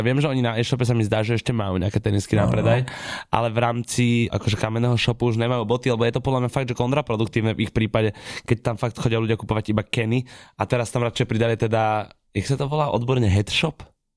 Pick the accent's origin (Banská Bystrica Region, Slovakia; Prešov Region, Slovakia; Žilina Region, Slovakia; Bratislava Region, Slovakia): Bratislava Region, Slovakia; Bratislava; aj tak som rodinný Bratislavčan